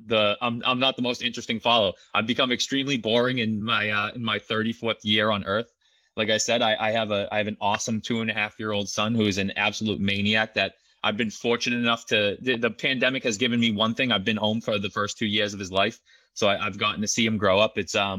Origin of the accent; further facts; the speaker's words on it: Boston, Massachusetts, United States; I'm from Boston. So I experience the same type of weather that you're getting in New York, and sometimes a little bit worse.